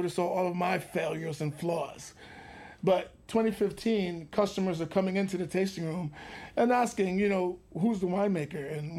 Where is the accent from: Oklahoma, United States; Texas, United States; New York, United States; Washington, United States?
New York, United States; Born and raised in New York. My family's from Haiti. My parents and my elder siblings were all born in Haiti. I moved out here in 99 trying to get to California.